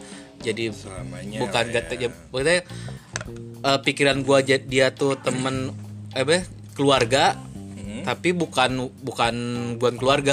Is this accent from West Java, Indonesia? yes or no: yes; Bandung, West Java, Indonesia; karena gue asli Bandung gitu kan, Bandung tuh Sunda banget